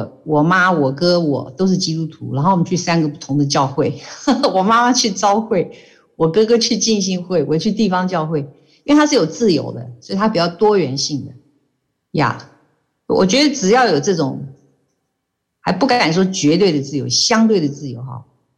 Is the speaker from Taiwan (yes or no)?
yes; Taiwan; 我是在台湾出生成长的，台湾是一个，就是一个这个有各种的宗教都有，如果在城市里是。就是基督教什么多一点，乡间的话就民间信仰，